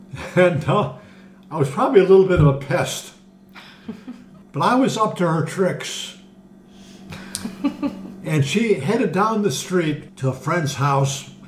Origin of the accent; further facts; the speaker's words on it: Lyndhurst, Ohio, United States; Lyndhurst, Ohio.